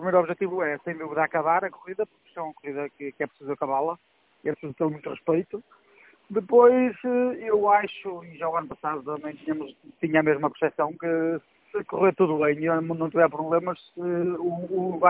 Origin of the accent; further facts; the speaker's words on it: Marco de Canaveses, Norte, Portugal; fiz o Rally Ride no Mar do Canavês, na minha terra natal